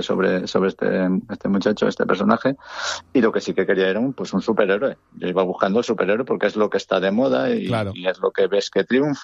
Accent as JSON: {"language": "Spanish", "town": "Valencia", "region": "Valencian Community", "country": "Spain", "moved": "as an adult", "lives_now": "Villajoyosa, Spain", "said": "Salí de Valencia con 25 años y llevo ya aquí 42 años que estoy en Villajoyosa. Yo vivo aquí en la vila"}